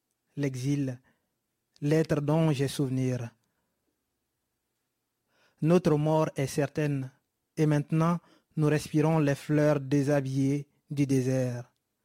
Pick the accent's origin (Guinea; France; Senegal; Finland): Guinea; Conakry; born there; Je suis né à Conakry en 2001.